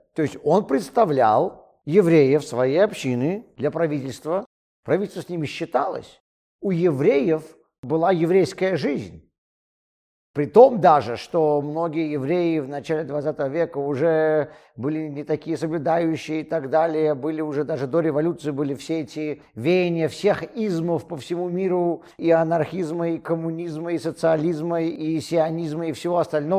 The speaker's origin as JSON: {"language": "Russian", "town": "Leningrad", "region": "Saint Petersburg", "country": "Russia", "said": "я из страны, которой уже нету, из города, которого уже нету. Я из Ленинграда. Ленинграда уже на карте нету."}